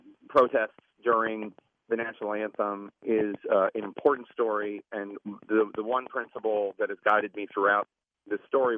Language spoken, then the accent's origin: English; Philadelphia, Pennsylvania, United States; neither of them are things that I thought about as a kid growing up in Queen Village when I would go.